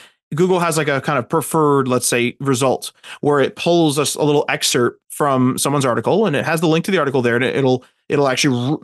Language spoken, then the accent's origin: English; Canada; I know I could go to google.ca for Canada since we are Canadian